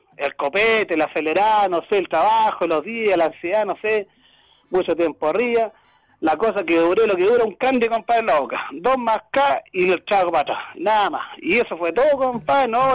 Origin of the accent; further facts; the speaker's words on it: Santiago, Santiago Metropolitan Region, Chile; soy de Santiago, la capital.